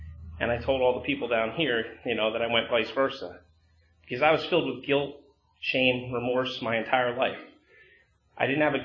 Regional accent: Edison, New Jersey, United States; I grew up in central New Jersey. I grew up in Edison, New Jersey.

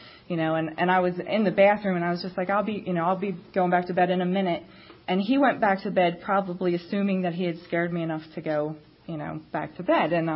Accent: Chester, Pennsylvania, United States; And I grew up in Chester, Pennsylvania.

